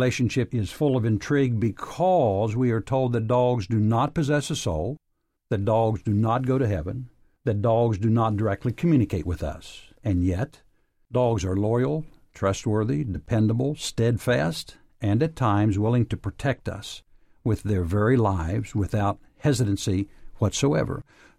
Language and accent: English; Huntington, West Virginia, United States; And so now Cabell Huntington Hospital in my hometown is building a children's hospital.